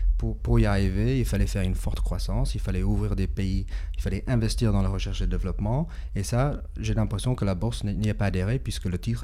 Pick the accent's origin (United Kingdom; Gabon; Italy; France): United Kingdom; England; French is a second language; Moi, je suis anglais, donc c'était pour moi assez facile d'ouvrir un bureau en Angleterre.